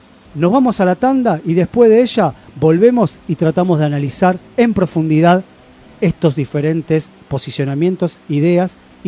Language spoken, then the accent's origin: Spanish; Argentina; hablando de los argentinos, que también somos latinoamericanos, aunque a veces nos quisieron meter la idea de que éramos la Europa de Latinoamérica